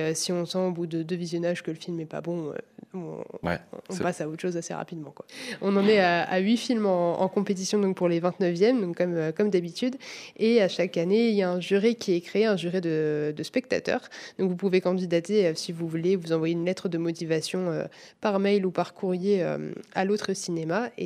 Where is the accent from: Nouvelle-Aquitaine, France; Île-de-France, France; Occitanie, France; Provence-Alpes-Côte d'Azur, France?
Île-de-France, France; je viens d'Île-de-France.